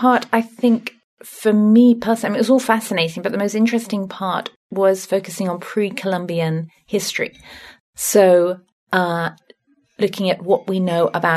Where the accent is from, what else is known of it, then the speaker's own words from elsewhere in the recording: West Midlands, United Kingdom; Well, I come from Worcestershire. It's a county in the middle of England, right in the centre. You can't really get much further away from the sea than where I come from.